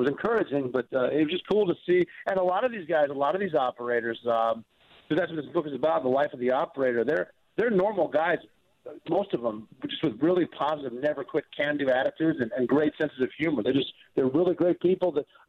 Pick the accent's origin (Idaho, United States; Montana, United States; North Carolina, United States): Montana, United States; Butte; growing up in Butte, Montana, I got dumped. The easiest way to get out is to join the military